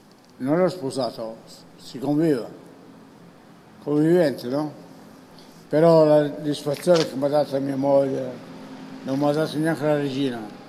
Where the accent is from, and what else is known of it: Udine, Friuli-Venezia Giulia, Italy